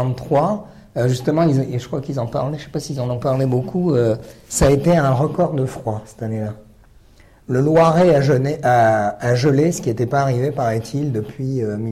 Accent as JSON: {"language": "French", "town": "Oran", "region": "Oran Province", "country": "Algeria", "tie": "born there", "moved": "yes", "said": "Non, non, je suis né en Algérie. Je suis né à Oran."}